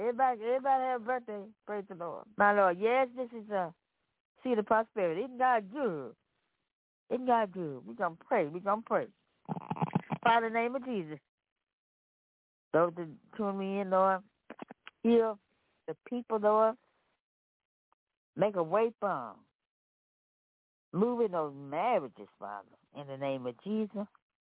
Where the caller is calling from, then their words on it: Memphis, Tennessee, United States; I'm coming from Memphis, Tennessee.